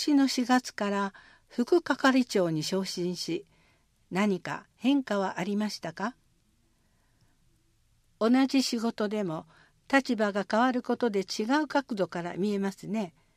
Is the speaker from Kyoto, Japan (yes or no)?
yes; Kyoto, Japan; 私は京都育ちで、寝屋川市には特に縁はなかったのですが